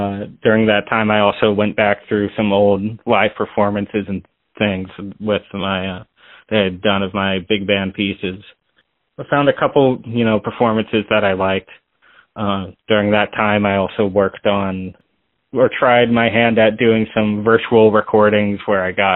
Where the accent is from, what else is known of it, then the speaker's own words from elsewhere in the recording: Rockville, Maryland, United States; I grew up in Maryland, in a town right outside Washington, D.C. called Rockville. It's a nice place to grow up in the D.C. area.